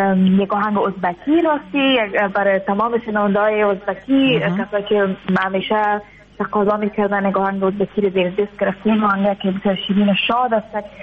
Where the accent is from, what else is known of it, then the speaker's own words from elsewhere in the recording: Afghanistan; از افغانستان آمدم، یک دو سه ماه میشه